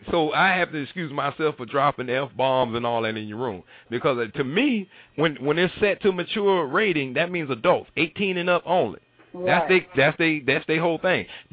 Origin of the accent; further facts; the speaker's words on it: the South, United States; Oh, yeah, I'm sorry, y'all. I'm Southern.